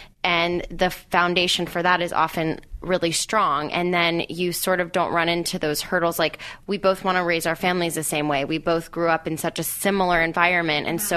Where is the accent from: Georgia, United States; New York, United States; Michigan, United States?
Georgia, United States; Atlanta; So my fiance and I did not go to high school together, but we're both from Atlanta.